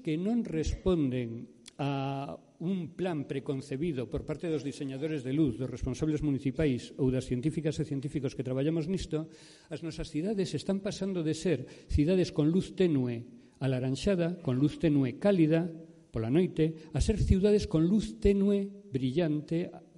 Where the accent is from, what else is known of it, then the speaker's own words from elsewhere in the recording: Pontevedra, Galicia, Spain; born there; Eu nacín en Pontevedra e desde aí víamos as estrelas nos anos 60